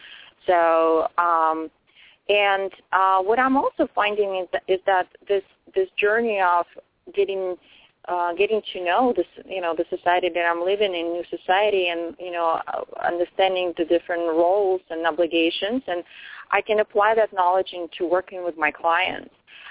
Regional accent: Russia; moved away; I'm originally from Russia, and I've been here for almost 20 years. Next year will be 20 years.

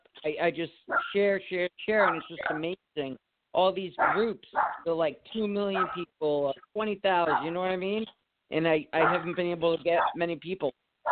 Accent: Cape Cod, Massachusetts, United States; I'm from Cape Cod, Mass, and I'm traveling there.

